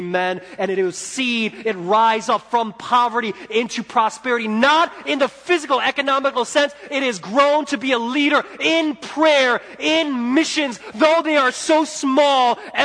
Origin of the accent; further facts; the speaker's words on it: United States; I'm American, so I could say this for America.